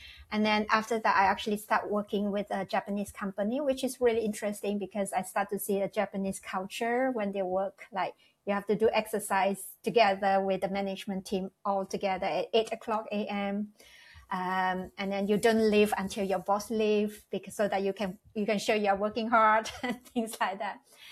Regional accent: Malaysia; English is a second language; moved away; So I'm actually originally from Malaysia. I'm Malaysian Chinese. That means my grandparents are from Taiwan and south of China.

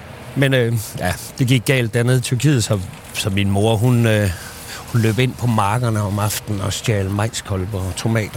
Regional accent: Aarhus, Central Denmark Region, Denmark; Jeg er født og opvokset i Aarhus. Både sådan en lille hvad hedder det? Ja, noget der hed Ryhaven 27 i Hasle, da jeg var fra jeg var 2 til jeg var 7

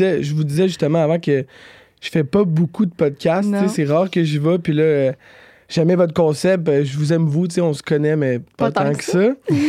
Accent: Quebec, Canada; j'ai 27 ans, je viens de la Rive-Nord, de Montréal.

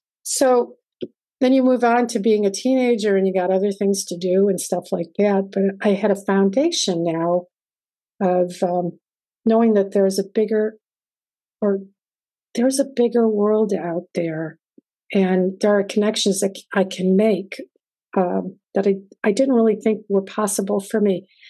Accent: Northeast, United States; I got to be stationed in lots of places that were not like the Northeast where I grew up.

